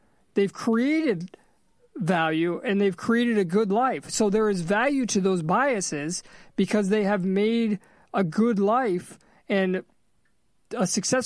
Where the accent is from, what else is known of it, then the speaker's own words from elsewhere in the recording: Massachusetts, United States; also born or lived in California; I grew up in Massachusetts, and no matter how hard I try, I can't get that out of me, right? I lived in California.